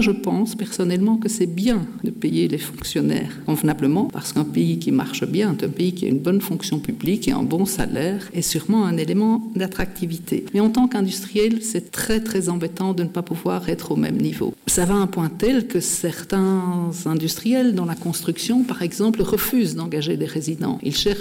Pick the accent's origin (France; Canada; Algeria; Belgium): Belgium; Alors ça fait un peu sourire quand on est belge et quand on est mandataire communal en Belgique